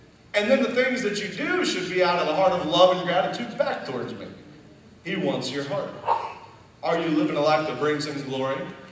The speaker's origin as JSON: {"language": "English", "region": "Indiana", "country": "United States", "said": "Hey, fellow Hoosier, because we're both from Indiana, come over here."}